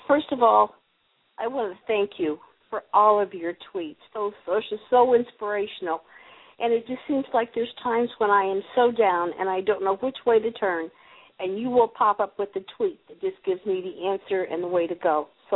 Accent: Arizona, United States

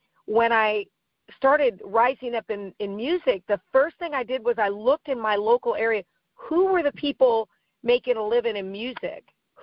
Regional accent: Oakland, California, United States; I was born and raised in the Bay Area of California and then raised near the Oakland area.

